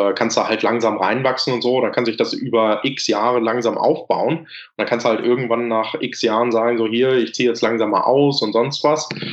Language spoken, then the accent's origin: German; Lüdenscheid, North Rhine-Westphalia, Germany; Hier in Lüdenscheid, wo ich herkomme